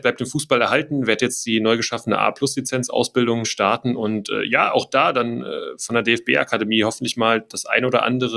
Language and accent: German; Dresden, Saxony, Germany; born there; Ferien verbringst du dann bei den Großeltern in Dresden, habe ich natürlich auch eine Affinität zu Dynamo, da es meine Geburtsstadt ist. Ich habe 6 Jahre in Cottbus gearbeitet